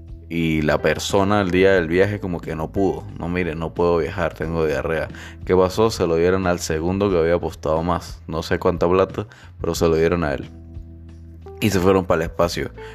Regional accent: San Cristóbal, Táchira, Venezuela; born there; no podía porque había nacido en Venezuela lastimosamente, en San Cristóbal.

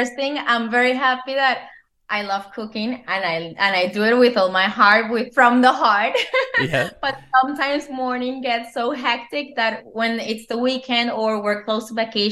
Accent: Cali, Valle del Cauca, Colombia; also born or lived in Pereira; I was born in Pereira. Okay. It's like close to the coffee growing region, but my mom just went there to have me, and then we came back to Cali, where the salsa city.

